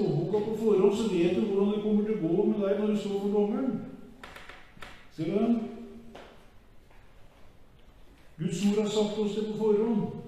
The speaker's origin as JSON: {"language": "Norwegian", "town": "Kragerø", "region": "Telemark", "country": "Norway", "said": "Jeg kjenner en eldre dame nede i Kragerø, en Sandedal, der jeg kommer fra."}